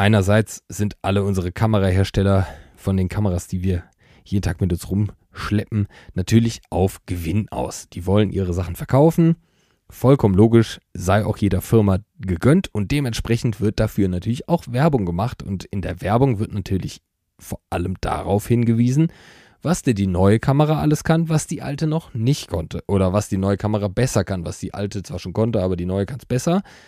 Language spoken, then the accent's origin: German; Leverkusen, North Rhine-Westphalia, Germany; ich bin weder Arztsohn noch komme ich aus Bornheim. Ich komme aus Schlebusch und meine Eltern sind beide eher aus der Programmiersparte von Bayer